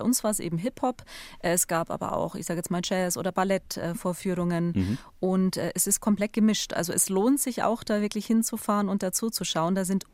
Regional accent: Weiden, Bavaria, Germany; also born or lived in Dachau; Also ich bin sozusagen in Dachau und in Weiden daheim.

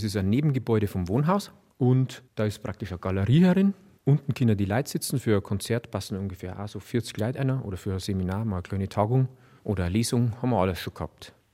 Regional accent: Bavaria, Germany; Die haben viel Holz umgelegt, auch bei uns in der Oberpfalz.

